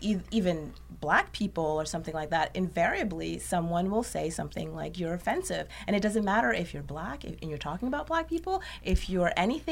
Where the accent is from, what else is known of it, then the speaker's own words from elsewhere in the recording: Quebec, Canada; because I'm from Canada and from Quebec, and honestly the vernacular is a little bit different